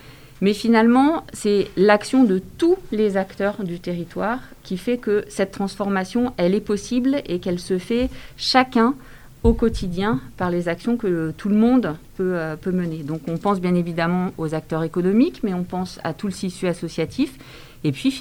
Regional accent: Grenoble, Auvergne-Rhône-Alpes, France; quand on est français et grenoblois, on n'a peut-être pas obligatoirement l'histoire de cette ville

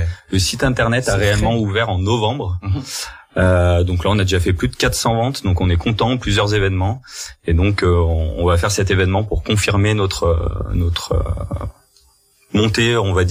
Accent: Grenoble, Auvergne-Rhône-Alpes, France; alors qu'on est grenoblois d'origine.

